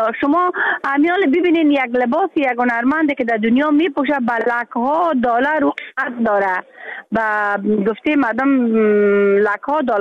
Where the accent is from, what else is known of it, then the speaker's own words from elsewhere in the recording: Afghanistan; moved away; حتی حالا که من در بیرون از افغانستان هستم،